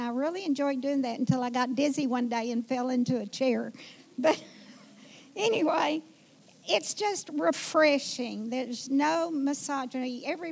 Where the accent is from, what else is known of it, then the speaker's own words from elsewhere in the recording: Mountain Home, Arkansas, United States; I'm going to tell you about growing up in Mountain Home, which is north central Arkansas, nearly to the Missouri line.